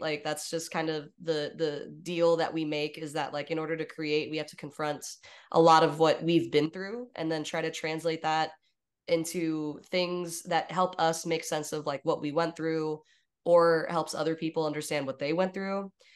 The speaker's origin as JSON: {"language": "English", "region": "Texas", "country": "United States", "tie": "born or raised there", "lives_now": "Los Angeles, United States", "said": "Filmmaking industry out here in Los Angeles versus the one that I grew up with in Texas whenever I was going to school in Austin are very different."}